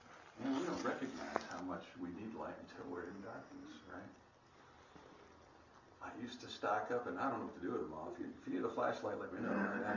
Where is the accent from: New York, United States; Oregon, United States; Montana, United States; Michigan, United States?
New York, United States; New York City; Growing up around New York City, it's like if we park somewhere at night, where do we park? By the streetlight.